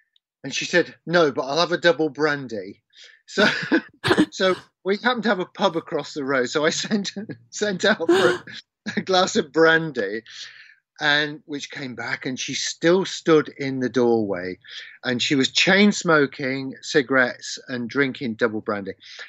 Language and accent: English; Leicester, East Midlands, United Kingdom; in my hometown of Leicester